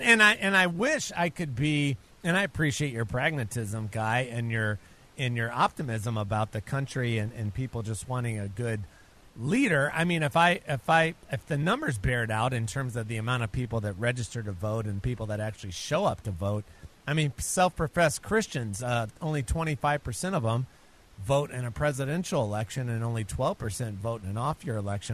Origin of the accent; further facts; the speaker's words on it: Raleigh, North Carolina, United States; a guy who's calling in from Raleigh, North Carolina, right here in my hometown.